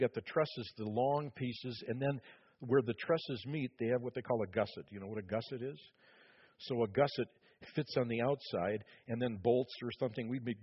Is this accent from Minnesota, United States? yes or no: yes; Minnesota, United States; I grew up in the Twin Cities, and I traveled on that bridge many times.